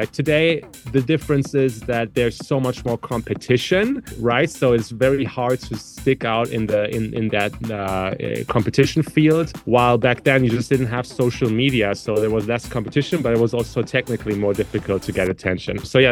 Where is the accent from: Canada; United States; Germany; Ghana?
Germany; sending them to some local resident DJs in my hometown in Germany